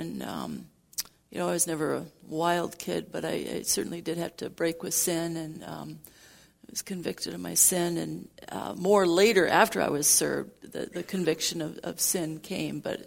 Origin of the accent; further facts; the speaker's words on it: Grand Rapids, Michigan, United States; Okay, I'm from Grand Rapids, Michigan now, and that's where I grew up too. So I have the unusual privilege of being a pastor's wife who lives in my hometown, and my parents live just a few miles away.